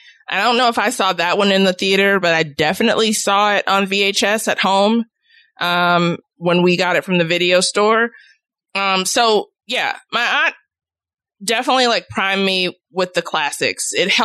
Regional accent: Chicago, Illinois, United States; but I grew up in the Chicago housing project. So I had family that lived in Cabrini Green and we visited there all of the time.

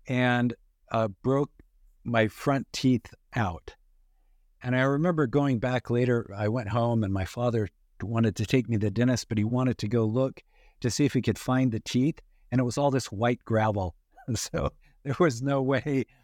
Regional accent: Idaho, United States; I grew up in Western Idaho, and in the late 70s, there was the oil crisis, and it meant that gas was rationed

